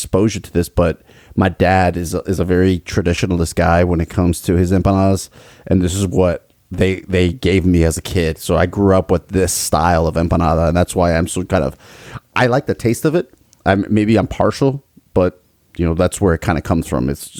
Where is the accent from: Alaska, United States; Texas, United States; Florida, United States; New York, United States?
Florida, United States; Miami; also born or lived in Peru; my father's Colombian. I was born in Peru, but my mother's Peruvian, and I was raised in Miami. We're all immigrants to this country